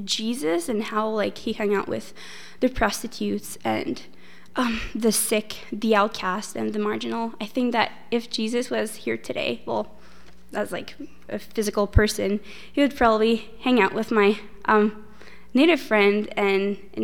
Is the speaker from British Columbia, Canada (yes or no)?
no; Quebec, Canada; now in Edmonton, Canada; actually I'm not from Edmonton, I'm from Quebec.